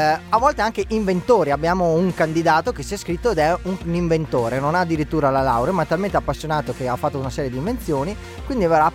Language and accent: Italian; Veneto, Italy; Poi se unisci che sono veneto e anche fisico